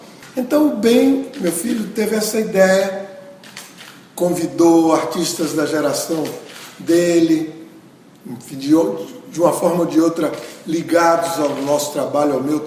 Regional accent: Salvador, Bahia, Brazil; eu sou da Bahia, não é? Quer dizer, de Salvador, uma cidade africana, né? Muito africana, com heranças importantíssimas da África, no plano da religião, da cultura.

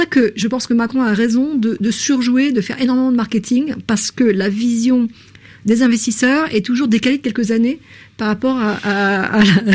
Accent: France; on est des Français

